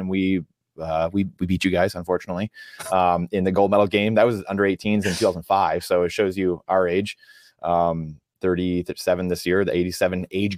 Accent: Michigan, United States; also born or lived in Canada; I grew up in Michigan, spent a lot of my life in Canada.

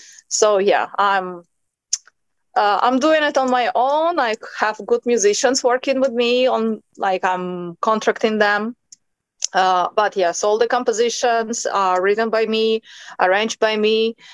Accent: Ukraine; English is a second language; moved away as an adult; also born or lived in United States / China; now in Spain; was born in Ukraine and raised, and maybe I was like 22. I started traveling as a singer on contract base. So in some moment I met my husband and I moved to US.

